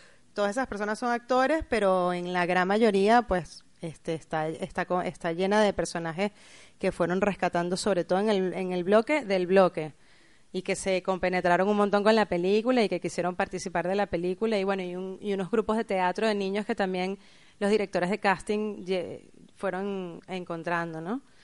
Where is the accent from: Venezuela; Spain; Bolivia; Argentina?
Venezuela; A mí, bueno, como venezolana, y no sé, a algunos de los que les habrá pasado eso, me generaba mucha fascinación editar las escenas del bloque, del monobloc.